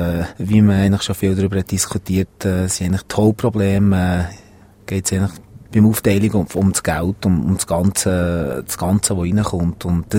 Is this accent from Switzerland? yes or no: yes; Bern, Switzerland; also born or lived in Zurich; habe eine Vergangenheit in Zürich auch, aber, ich bin, 2 Kilometer von Bern Arena aufgewachsen